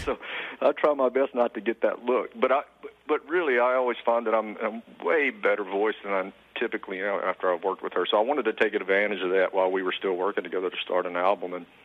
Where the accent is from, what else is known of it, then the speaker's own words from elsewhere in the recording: Louisiana, United States; You know, growing up in Louisiana and growing up playing football and baseball and basketball